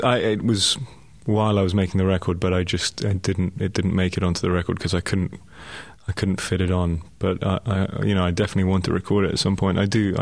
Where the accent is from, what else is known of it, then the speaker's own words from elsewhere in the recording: Elgin, Scotland, United Kingdom; also born or lived in London; now in Los Angeles, United States; I was born in London, but I grew up in Scotland.